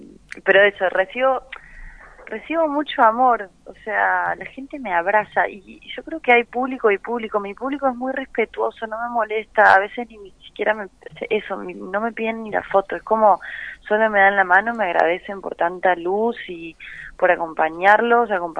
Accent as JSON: {"language": "Spanish", "region": "Córdoba", "country": "Argentina", "moved": "yes", "lives_now": "Buenos Aires, Argentina", "said": "Yo no dejo de tener 24, soy de Córdoba, me vine a Buenos Aires como persiguiendo sueños"}